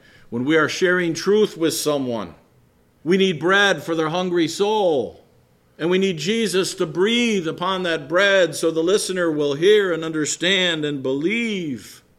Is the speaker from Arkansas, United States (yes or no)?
no; Chicago, Illinois, United States; No, we didn't go out on Lake Michigan, because I was from Chicago, and catch fish.